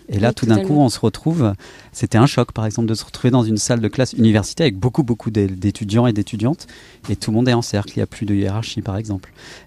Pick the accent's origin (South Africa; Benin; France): France; born there; mes parents sont des États-Unis. Donc, je suis né en France, mais mes parents sont américains. Donc, c'est mon pays aussi.